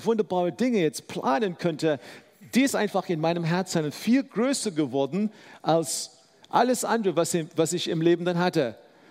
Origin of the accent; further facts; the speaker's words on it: South Africa; Ich bin in Südafrika aufgewachsen, wo wir herkommen.